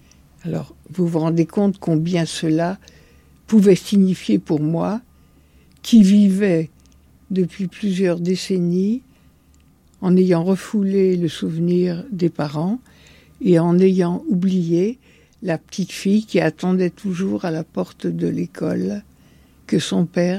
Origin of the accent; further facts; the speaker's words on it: Argenteuil, Île-de-France, France; Je suis née en France, dans la banlieue parisienne, de parents émigrés juifs et arrivée au début des années 30.